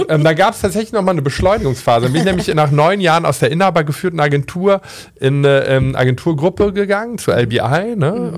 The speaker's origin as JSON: {"language": "German", "town": "Cologne", "region": "North Rhine-Westphalia", "country": "Germany", "said": "Nö, ich bin ja Kölner, das meine ich nicht."}